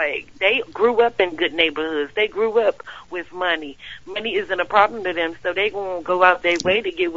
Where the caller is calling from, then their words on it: Germantown, United States; I'm calling from Germantown.